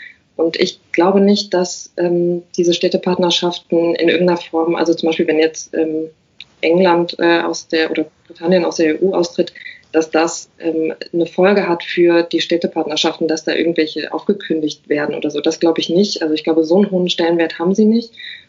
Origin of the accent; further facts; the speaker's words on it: Frankfurt, Hesse, Germany; also ich komme eben aus Frankfurt, ich habe keine Ahnung